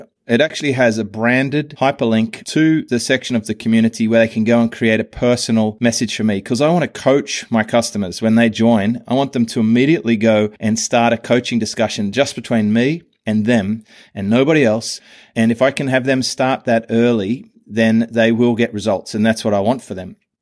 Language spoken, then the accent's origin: English; Sydney, New South Wales, Australia; he goes, where are you from, mate? I said, Sydney. He goes, you don't sound like it. And I said, oh, maybe because I travel a lot or something. But born and bred in Australia.